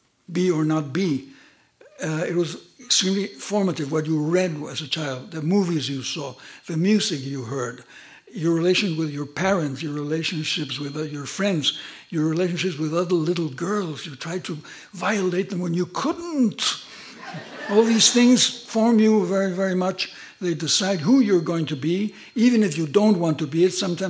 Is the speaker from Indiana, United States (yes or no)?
no; Washington, District of Columbia, United States; also born or lived in Santiago, Chile / Buenos Aires, Argentina; I was the son of a diplomat and I grew up in many parts of the world. I grew up in Washington, in Santiago de Chile, in Buenos Aires.